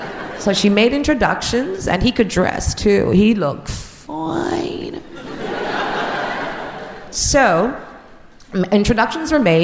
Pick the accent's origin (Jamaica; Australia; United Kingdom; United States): Jamaica; She's from Trinidad and she's 17. I'm from Jamaica and I'm 16.